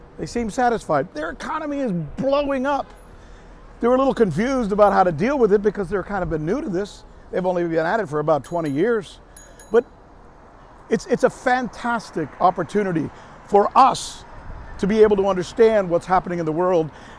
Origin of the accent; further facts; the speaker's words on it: United States; She's a Brit, I'm an American.